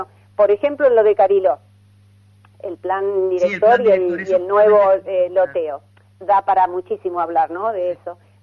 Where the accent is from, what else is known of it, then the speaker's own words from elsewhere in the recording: Pinamar, Buenos Aires Province, Argentina; also born or lived in New York, United States; Nací en Estados Unidos, pero por una cuestión de que mis padres vivieron allá 10 años, pero desde los 7 años que de Nueva York vine a Pinamar y de acá no me moví más que para estudiar